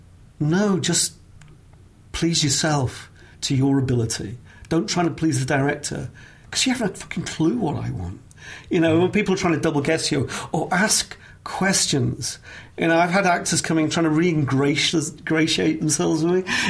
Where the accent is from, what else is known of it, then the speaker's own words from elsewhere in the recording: England, United Kingdom; now in United States; So I'm English. I talk in a certain way.